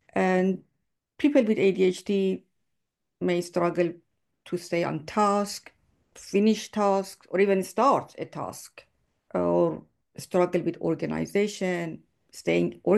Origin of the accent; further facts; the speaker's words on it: Iran; moved away; You know, I'm originally from Iran, and coming from that country, I've witnessed the harsh realities of repression, discrimination, especially against women.